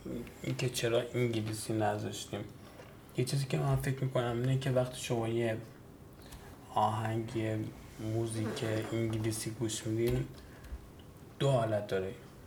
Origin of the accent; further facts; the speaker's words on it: Iran; درکمون هم درک ایرانیه، تو ایران بزرگ شدیم، جومون جو ایران بوده